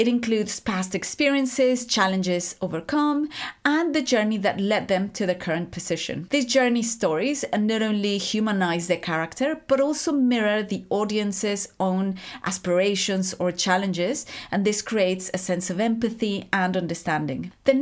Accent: Mexico; English is a second language; now in United Kingdom; I also have an accent because I'm from Mexico, and over the years in the UK, I've tried to make sure not to lose it or dilute it too much because it's part of who I am.

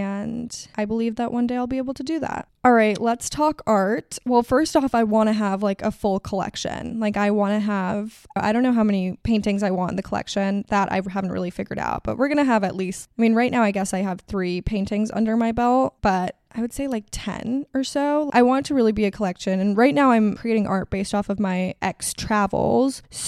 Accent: Miami, Florida, United States; Art Basel like kind of runs deep since I am actually from Miami

